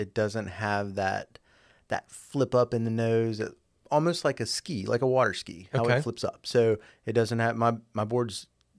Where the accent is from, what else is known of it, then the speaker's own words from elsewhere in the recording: Jacksonville, North Carolina, United States; I'm from Jacksonville.